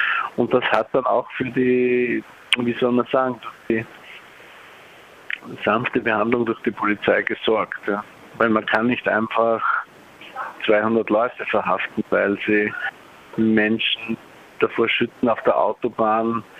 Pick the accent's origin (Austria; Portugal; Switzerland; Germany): Austria; Vienna; Und wir kommen ja aus Wien